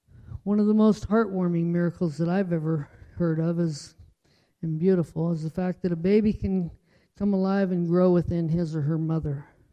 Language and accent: English; Salinas, California, United States; born there; You know, I was born in Salinas and I can barely get to the hospital there myself.